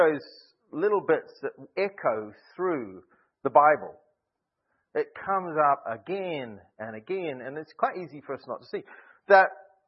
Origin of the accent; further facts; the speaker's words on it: New Zealand; Growing up in New Zealand, the sea, the ocean was right there.